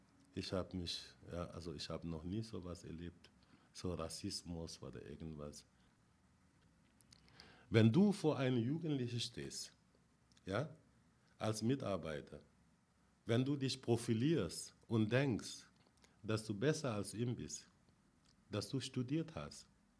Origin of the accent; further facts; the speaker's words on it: Senegal; now in Germany; Ich komme aus Afrika, hauptsächlich aus dem Senegal. Ich bin hier sozialisiert